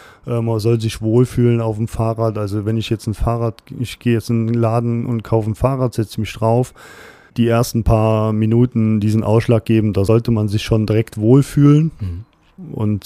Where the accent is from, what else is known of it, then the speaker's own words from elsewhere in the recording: Trier, Rhineland-Palatinate, Germany; mein Heimatort, also Trier.